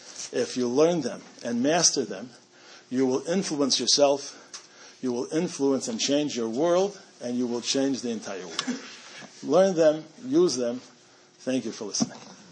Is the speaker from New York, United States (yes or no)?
no; Chicago, Illinois, United States; well, actually, I grew up in Albany Park, and I remember the congregation